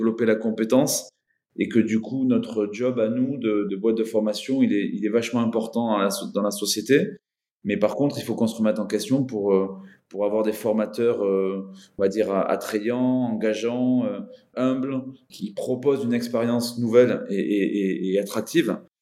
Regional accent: Toulouse, Occitanie, France; j'ai 44 ans, je suis toulousain.

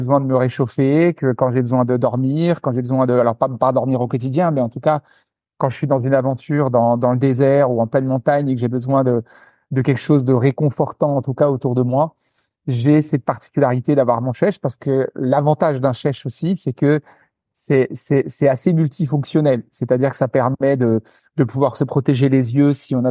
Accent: Grand Est, France; Écoute, moi, je suis alsacien d'origine. Donc, j'ai grandi dans l'est de la France

